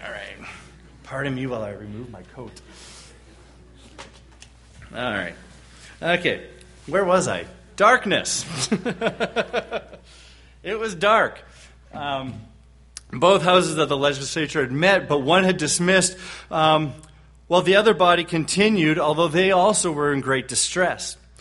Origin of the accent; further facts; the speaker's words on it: Canada; because I'm Canadian and I'm really hot and I'm dreaming of Christmas when it's going to be colder a little bit.